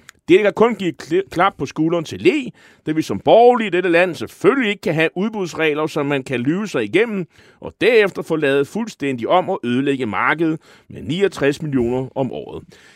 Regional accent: Nexø, Capital Region of Denmark, Denmark; fra min hjemby Nexø

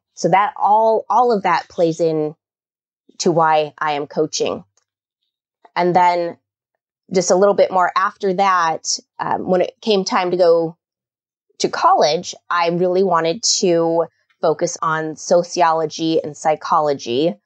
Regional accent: Kodiak, Alaska, United States; I grew up on Kodiak Island in Alaska and in the 70s.

